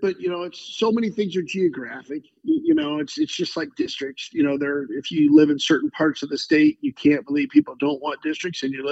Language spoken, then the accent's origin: English; Illinois, United States; And then as a kid, I grew up in the Lincoln Trail.